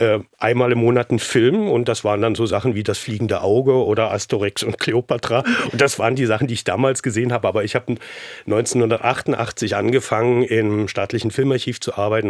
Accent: Harz, Germany; Also ich bin in der DDR groß geworden, allerdings in einem Harzstädtchen, wo es kein Kino gab.

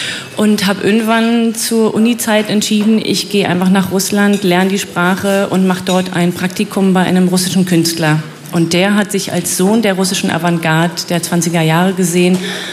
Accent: Berlin, Germany; Ich bin Berlinerin und bin hier am Lietzensee groß geworden, geboren, zur Schule gegangen und dann natürlich geflüchtet in den mehr kreativen Osten.

